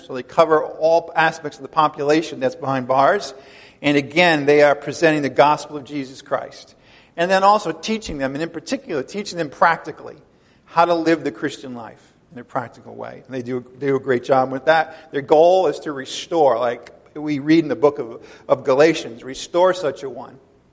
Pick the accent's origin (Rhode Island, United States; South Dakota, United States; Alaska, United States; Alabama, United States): Rhode Island, United States; as an Irish guy that grew up in Rhode Island